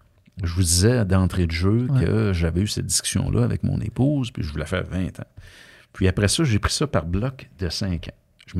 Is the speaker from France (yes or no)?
no; Wendake, Quebec, Canada; moved away; c'est là que je suis né. Je suis né à Wendake. J'ai grandi là. En fait, je suis le seul membre de ma famille qui a quitté.